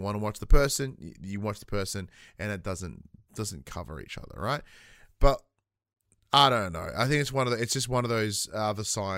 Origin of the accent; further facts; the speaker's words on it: Traralgon, Victoria, Australia; moved away as an adult; I have now lived away from my hometown longer than I lived in it. Because I did 18 years in Traralgon, and it's been 18 years since I left, because I'm 36.